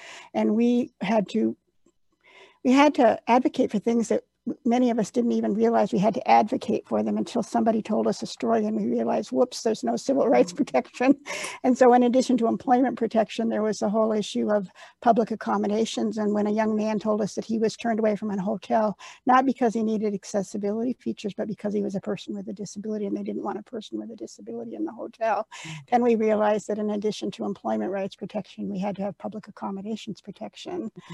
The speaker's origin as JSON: {"language": "English", "region": "New Hampshire", "country": "United States", "tie": "born or raised there", "also_born_or_lived": "Vermont", "said": "I was born in Vermont and lived in, grew up in New Hampshire, and then moved back to Vermont."}